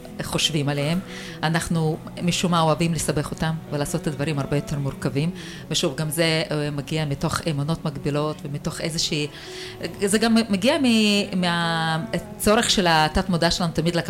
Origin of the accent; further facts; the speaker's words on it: Northern District, Israel; אני מגיעה מהצפון הפורח